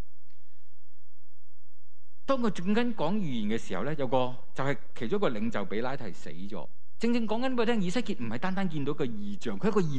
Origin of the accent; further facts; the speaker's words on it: Hong Kong; 甚或可能很多人我们香港人都要面对就是退休、失去工作、这些都是我们很陌生的环境。